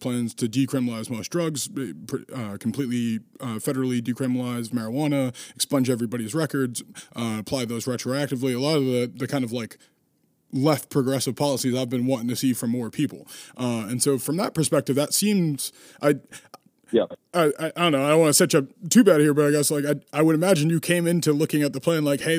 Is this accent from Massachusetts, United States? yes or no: yes; Massachusetts, United States; She's running for House up in my home state here in Massachusetts.